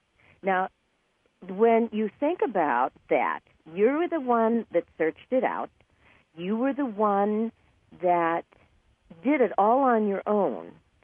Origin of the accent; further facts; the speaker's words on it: California, United States; and I was raised in California.